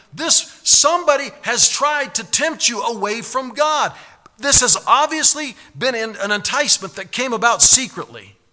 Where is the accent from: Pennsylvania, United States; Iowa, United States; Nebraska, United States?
Nebraska, United States; Monroe; also born or lived in Omaha; Then we moved from Omaha out to a farm near Monroe, Nebraska. I think I was probably 10 or 11 when I last talked to her.